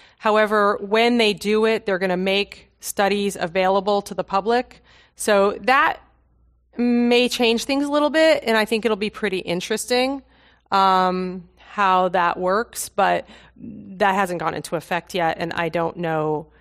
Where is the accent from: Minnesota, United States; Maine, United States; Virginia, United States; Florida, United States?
Maine, United States; Shelley Pingree, a congresswoman from Maine, my home state